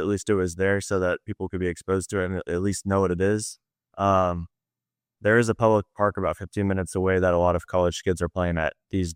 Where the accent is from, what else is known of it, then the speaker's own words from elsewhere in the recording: Ashland, Missouri, United States; This is in a small town called Ashland, Missouri. It's about 15 miles south of Columbia